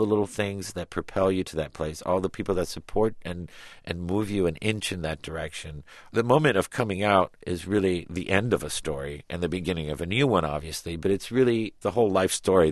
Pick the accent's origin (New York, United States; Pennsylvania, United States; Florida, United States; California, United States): Florida, United States; Miami; I mean, I really truly believe, being naive and a child and also growing up in Miami, that this is the way the rest of the world lived, and that there was a Brady Bunch house to be had everywhere north of the Dade County line.